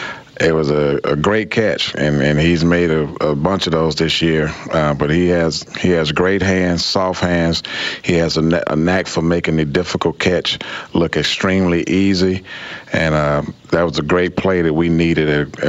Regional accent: Augusta, Georgia, United States; I'm from Augusta, Georgia. Born and raised, played 10 years in the NFL, and after playing, got into coaching.

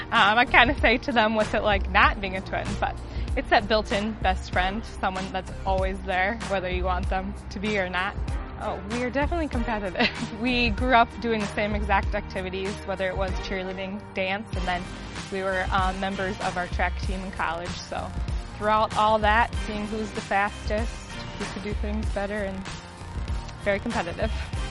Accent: Sioux Falls, South Dakota, United States; I'm from Sioux Falls, South Dakota, and this is my rookie season on the NBC. I did grow up a Vikings fan. Being from South Dakota, we do not have our own professional sports team

